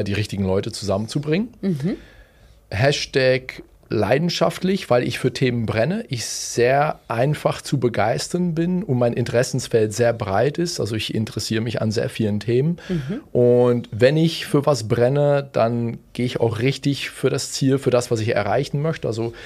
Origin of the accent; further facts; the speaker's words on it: Belgium; wo ich herkomme, also aus Belgien